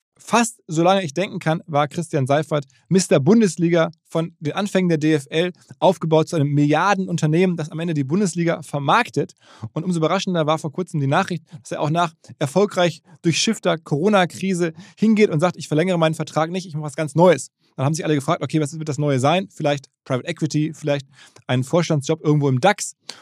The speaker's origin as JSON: {"language": "German", "town": "Essen", "region": "North Rhine-Westphalia", "country": "Germany", "said": "ich bin ja Essener, insofern."}